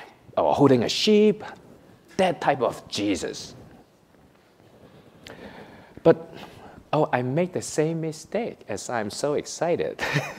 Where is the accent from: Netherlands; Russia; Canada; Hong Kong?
Hong Kong; born there; English is a second language; I was born in Hong Kong, so when I came here